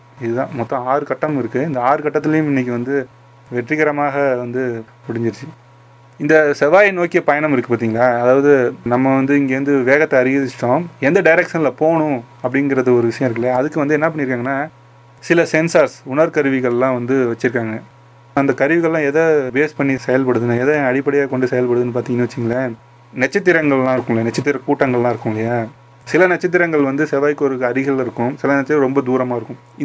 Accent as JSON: {"language": "Tamil", "country": "India", "tie": "born there", "said": "நானும் இந்த மண்ணில் பிறந்தேன்"}